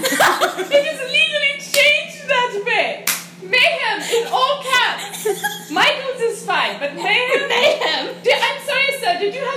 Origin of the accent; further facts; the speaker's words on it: Germany; Yes, I'm sorry. I was raised in Germany.